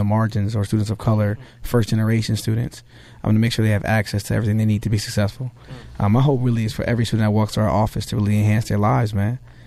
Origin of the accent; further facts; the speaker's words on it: Bridgeport, Connecticut, United States; for me, growing up in Bridgeport